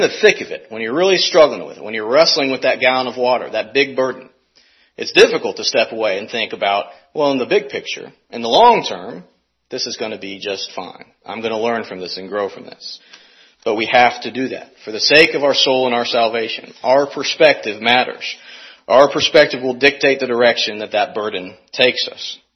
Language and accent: English; St. Louis, Missouri, United States; now in Kansas City, United States; I'm not a Kansas City Royals fan, being born and raised in St. Louis